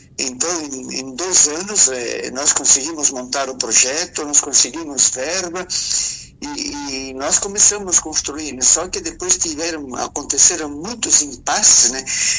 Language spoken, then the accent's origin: Portuguese; Flores da Cunha, Rio Grande do Sul, Brazil; eu sou natural aqui de Flores da Cunha, né? De um distrito que se chama Mato Perso.